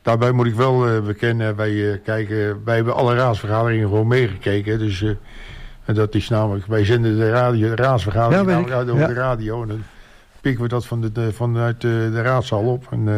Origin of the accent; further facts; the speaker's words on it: Rotterdam, South Holland, Netherlands; now in Texel, Netherlands; Nou, ik ben een jongen van Rotterdam-Zuid, dus ik weet hoe het is. En geen slecht woord over Rotterdam-Zuid, hoor. Maar ik ben toch wel blij dat ik op Texel woon.